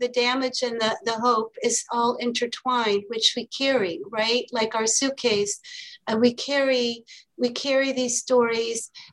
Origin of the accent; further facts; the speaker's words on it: Iraq; also born or lived in Kuwait / Lebanon; growing up in the Arab world, in Iraq, in Kuwait, in Lebanon, a few different times